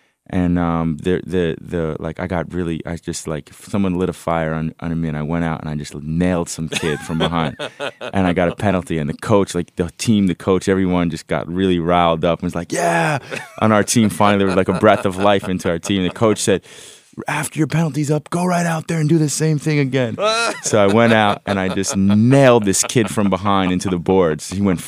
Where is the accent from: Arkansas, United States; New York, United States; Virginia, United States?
New York, United States; Well, I'm the New Yorker.